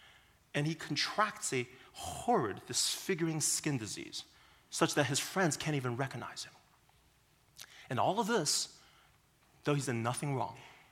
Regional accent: California, United States; Originally, I came from California. Obviously, the weather there is too warm and too sunny for my taste.

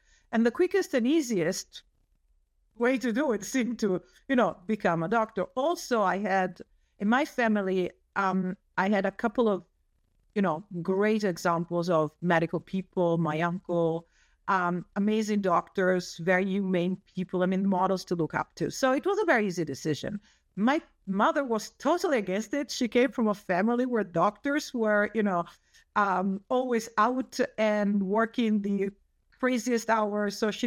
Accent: Tuscany, Italy; I was an only child. I grew up in Tuscany, which is, you know, a nice place to grow up in.

